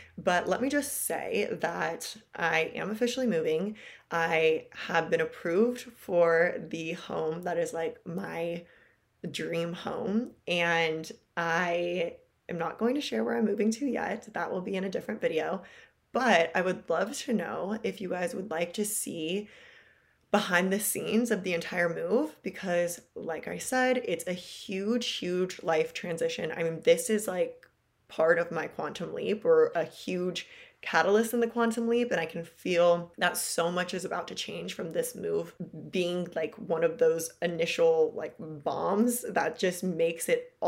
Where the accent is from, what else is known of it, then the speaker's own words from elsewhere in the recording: California, United States; I'm actually moving out of the state of California. And I'm born and raised in California. My family is in California.